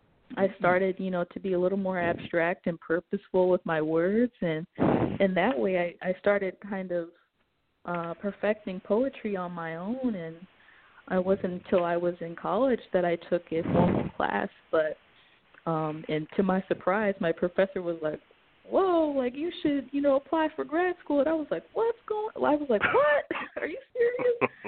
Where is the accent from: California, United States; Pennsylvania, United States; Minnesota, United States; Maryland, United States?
Maryland, United States; Silver Spring; I hail from Washington, D.C., D.C. area. I always say D.C., but I'm really from Silver Spring